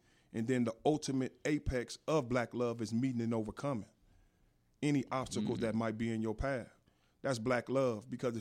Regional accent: Inglewood, California, United States; You know, I was born and raised in Inglewood. You know, I come from a gang-infested element.

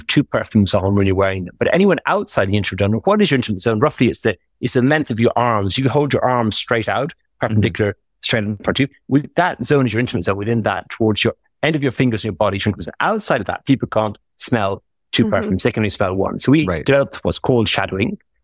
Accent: Ireland; because I'm Irish and I've traveled to over 100 plus countries in the world

